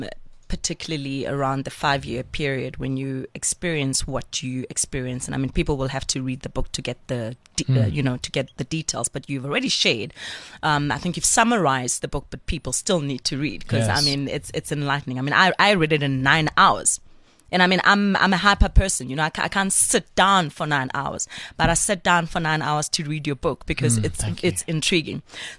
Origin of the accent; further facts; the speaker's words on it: Soweto, Gauteng, South Africa; I'm from Pimville, Soweto